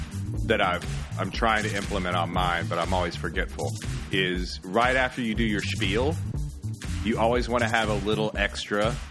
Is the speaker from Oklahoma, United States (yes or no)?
no; Tennessee, United States; Like I said, I grew up in Tennessee.